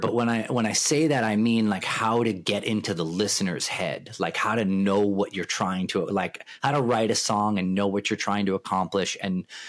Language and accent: English; Little Neck, New York, United States; I grew up in Little Neck.